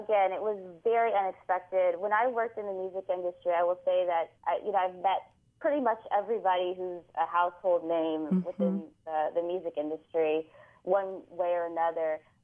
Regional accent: Detroit, Michigan, United States; I'm from Detroit.

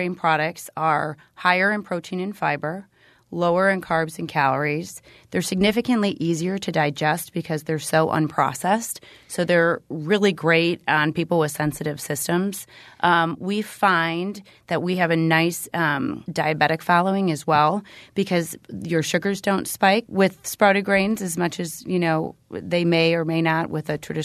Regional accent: Milwaukee, Wisconsin, United States; We're born and raised in Milwaukee. We wanted to stay here. We had strong roots here.

